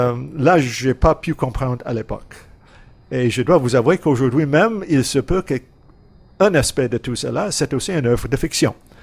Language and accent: French; Greece; first language Greek; French is a second language; now in Montréal, Canada; Je venais de m'installer à Montréal, je suis parti de la Grèce. Je parlais le grec, je me suis installé à McGill